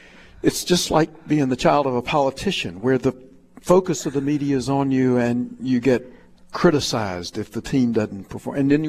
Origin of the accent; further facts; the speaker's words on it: Davidson, North Carolina, United States; wonderful athletic coaches when I was growing up in Davidson.